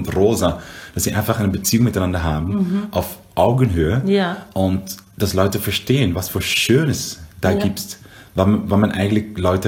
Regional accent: Curaçao; German is a second language; also born or lived in Netherlands; weil ich bin in Holland geboren und mit meinem vierten Lebensjahr bin ich nach Curaçao, ist meine Mutter zurückgegangen in ihre Geburtsinsel, Curaçao in der Karibik. Und da habe ich Holländisch gesprochen. Und, aber ich habe eine dunkle Haut.

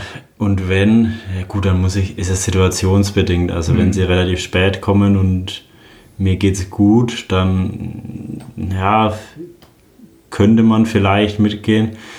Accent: Roth, Bavaria, Germany; Ja, Rot ist meine Heimat. Als Franke ist es, glaube ich, selbstverständlich, dass man in Rot am Start steht. Ich bin ja auch mit dem Rennen aufgewachsen.

